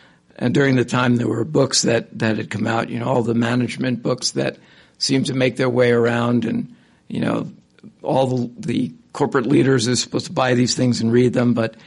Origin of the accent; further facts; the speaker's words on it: Northeast, United States; for Laura Harris and I growing up in the Northeast